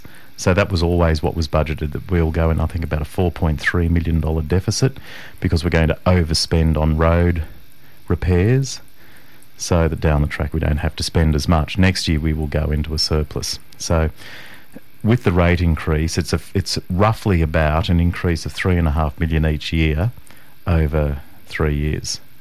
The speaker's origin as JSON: {"language": "English", "region": "New South Wales", "country": "Australia", "tie": "born or raised there", "said": "I grew up near Chaffee Dam."}